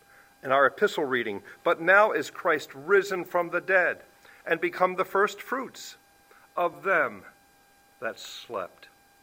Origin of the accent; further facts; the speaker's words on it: Baltimore, Maryland, United States; I was 5 years old, and we moved to a new home in Baltimore City. I grew up in Baltimore.